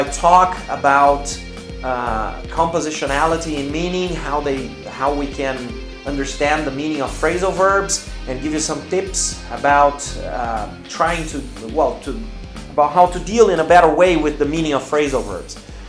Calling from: Porto Alegre, Rio Grande do Sul, Brazil; English is a second language

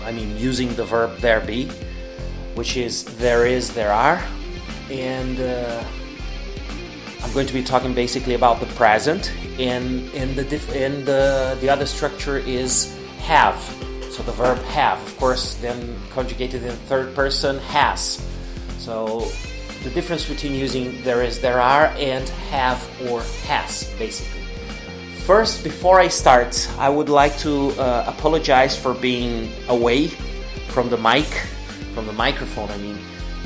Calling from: Porto Alegre, Rio Grande do Sul, Brazil; English is a second language

